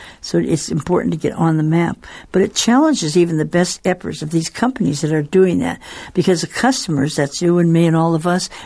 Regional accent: Seattle, Washington, United States; Well, kind of, you know, since I'm from Seattle, I kind of have to give Amazon a little push.

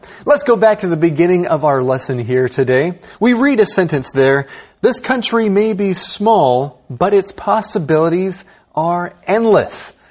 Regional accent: Taiwan; Now, I am American, but I grew up in Taiwan, so Taiwan is kind of my home country.

